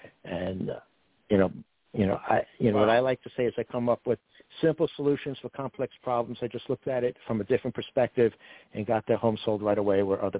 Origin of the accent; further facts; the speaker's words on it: Brooklyn, New York, United States; accent: Brooklyn; It is what it is. You know, hey, forget about it. I'm from Brooklyn, you know.